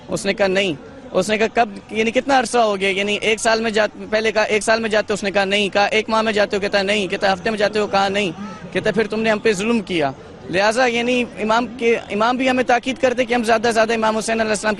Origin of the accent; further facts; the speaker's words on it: Pakistan; میں پاکستان سے ہوں، پاکستان سے میرا تعلق ہے،